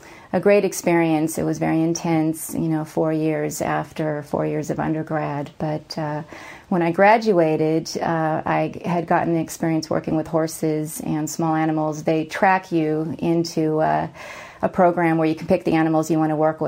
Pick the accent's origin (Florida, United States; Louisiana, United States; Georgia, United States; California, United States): California, United States; Berkeley; growing up in Berkeley I had heard about all my life.